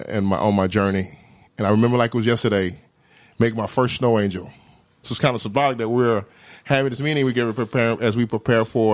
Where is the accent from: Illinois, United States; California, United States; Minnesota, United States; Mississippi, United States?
Mississippi, United States; Jackson; I grew up in Jackson, Mississippi.